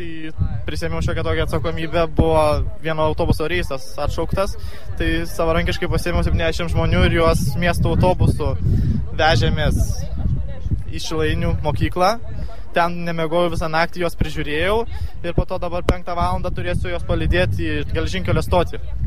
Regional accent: Kaunas, Kaunas County, Lithuania

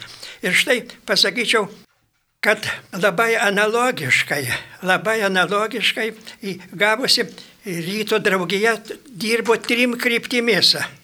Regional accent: Samogitia, Lithuania; aš esu lietuvis iš Žemaitijos, nemoku rusų kalbos ir todėl galiu rašyti tik lietuviškai.

